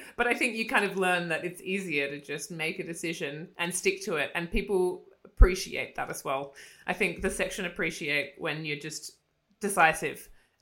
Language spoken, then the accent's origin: English; Australia; also born or lived in Germany; I'm currently really enjoying living in Australia, but it's not that I didn't want to stay in Germany. I think it was just more, I'm just an Australian girl